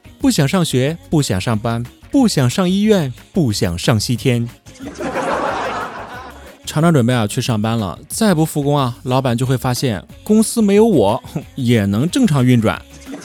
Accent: Jinan, Shandong, China; 我们山东又把我们济南市市委书记也捐出去了。现在呢是家也搬了，人也走了，我合计着以后你们可以叫我湖北人了。

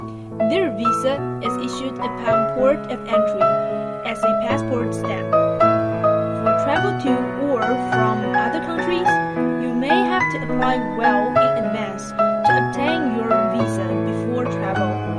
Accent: Hangzhou, Zhejiang, China; Well, I guess it must be Hangzhou because it's my hometown. Hangzhou once was applauded as the most splendid and luxurious city in the world by Marco Polo

